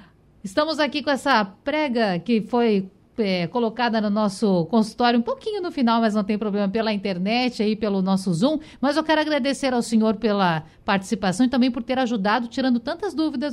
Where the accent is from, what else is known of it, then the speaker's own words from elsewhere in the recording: Rio Grande do Sul, Brazil; É um questionamento que vem lá da minha terra, lá do Rio Grande do Sul.